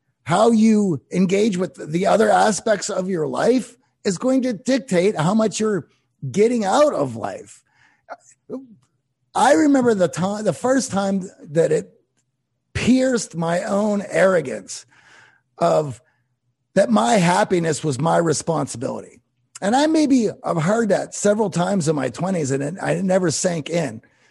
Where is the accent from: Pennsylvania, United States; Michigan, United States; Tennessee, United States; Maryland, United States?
Pennsylvania, United States; Pittsburgh; I grew up in Pittsburgh. My dad grew up on a farm, but my dad worked in a factory.